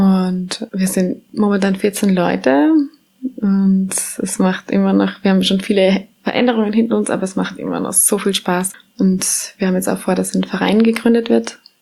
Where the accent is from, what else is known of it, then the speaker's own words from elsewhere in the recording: Vorarlberg, Austria; wir kommen beide aus Vorarlberg und da war halt das einfach auch kein Thema.